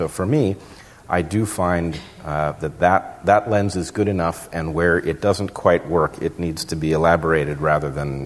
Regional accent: United States; and this may be part of my experience as an American, and it may or may not translate to the UK

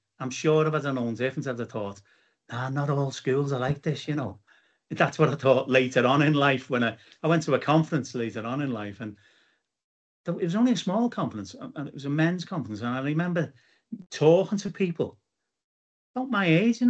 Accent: Bootle, North West England, United Kingdom; I left school in 83, so it was like late 60s, 70s, 80s, growing up in Bootle in a two up, two down terraced house in a, you know, a little compact street.

